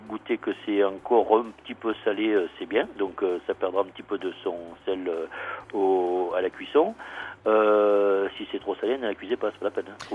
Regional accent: Provence-Alpes-Côte d'Azur, France; même si je suis provençal

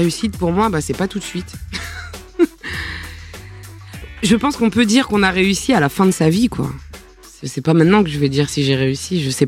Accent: Paris, Île-de-France, France; born there; Pourtant, je suis née à Paris, mais je comprends.

